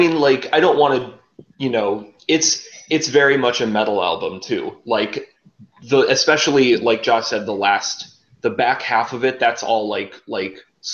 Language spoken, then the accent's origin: English; Chicago, Illinois, United States; I'm from Chicago originally, so I've had exposure to like all the … projects.